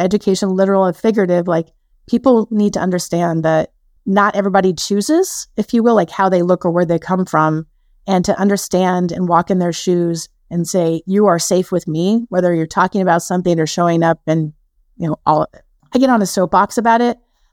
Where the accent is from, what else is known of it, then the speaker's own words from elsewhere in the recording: Denver, Colorado, United States; I grew up in South Denver and I went to a very large high school and I never really went without.